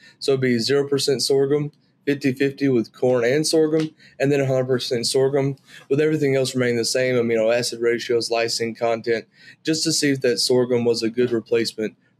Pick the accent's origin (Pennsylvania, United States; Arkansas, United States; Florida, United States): Arkansas, United States; I'm originally from Northeast Arkansas.